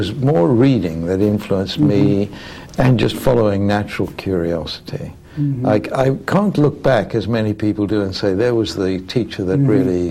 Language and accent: English; Johannesburg, Gauteng, South Africa; I was born in Durban in South Africa. I was brought up in Johannesburg, went to school in Johannesburg, went to university there, and completed my PhD there.